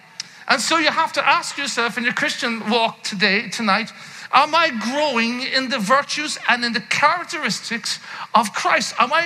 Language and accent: English; Ireland; I am Irish, okay, so it takes a little bit longer than other people.